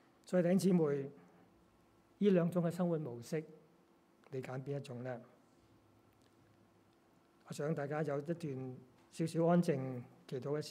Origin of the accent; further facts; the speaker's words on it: Australia; 其实我们澳洲人应该明白的